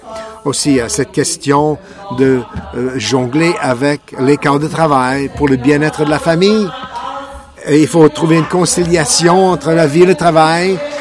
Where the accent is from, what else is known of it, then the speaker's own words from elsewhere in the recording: British Columbia, Canada; chez nous en Colombie-Britannique